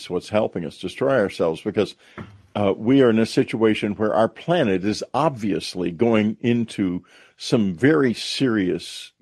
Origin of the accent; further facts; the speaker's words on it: Texas, United States; I'm from Texas, and the hill country in Texas is my home place. I grew up in that hill country.